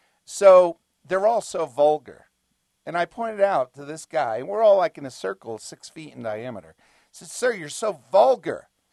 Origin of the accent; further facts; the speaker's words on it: New Jersey, United States; I'm from New Jersey. I don't know what to do with the bull.